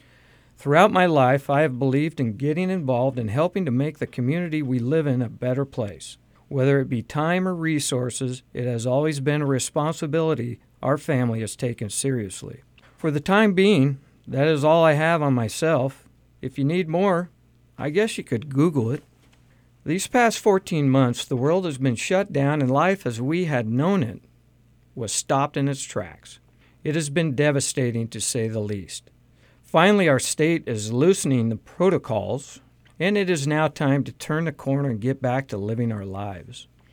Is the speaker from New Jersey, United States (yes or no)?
no; Fortuna, California, United States; My family settled in Humboldt County in 1914. I was born and raised in Fortuna, and have proudly lived here all my life.